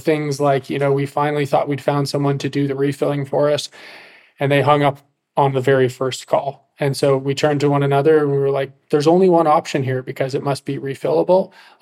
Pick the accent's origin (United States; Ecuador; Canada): Canada; I'm Canadian